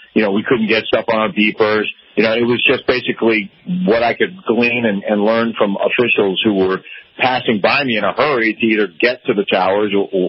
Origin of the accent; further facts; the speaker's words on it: East Coast, United States; And even though I grew up on the East Coast and drove in rain all the time